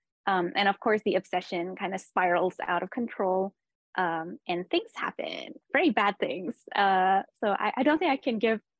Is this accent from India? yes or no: no; Singapore; now in Jakarta, Indonesia; So I'm here in Jakarta, Indonesia. But I moved around a lot as a kid. I grew up in Singapore and did my undergrad in California and then my master's in Oxford.